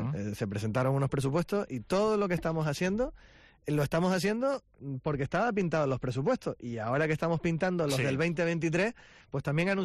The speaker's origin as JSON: {"language": "Spanish", "town": "Santa Cruz de Tenerife", "region": "Canary Islands", "country": "Spain", "tie": "born or raised there", "said": "yo nací en Santa Cruz y vivo en Santa Cruz"}